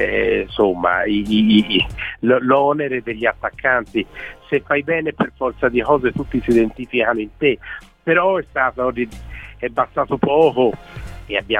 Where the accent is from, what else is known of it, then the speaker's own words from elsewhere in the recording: Florence, Tuscany, Italy; e poi noi che veniamo da Firenze, insomma, di vedere la roba degli altri, insomma.